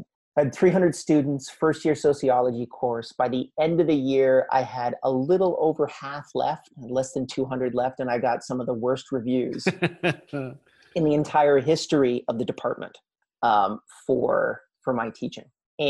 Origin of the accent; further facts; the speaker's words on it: Canada; which was one of the best schools that I could afford as a Canadian.